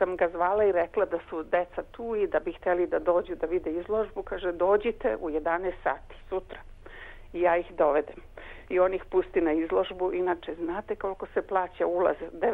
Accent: Sarajevo, Sarajevo Canton, Bosnia & Herzegovina; born there; also born or lived in Doboj; ja sam rođena u Sarajevu i živjela u Doboju. Pa ja sam iz Doboja.

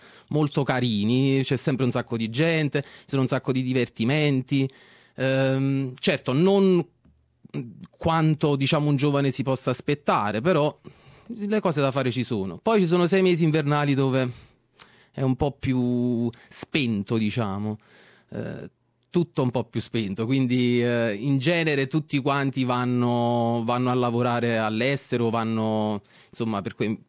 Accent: Ischia, Campania, Italy; now in Australia; Io ho 37 anni, vengo da Ischia, che è una piccola isola nel Golfo di Napoli.

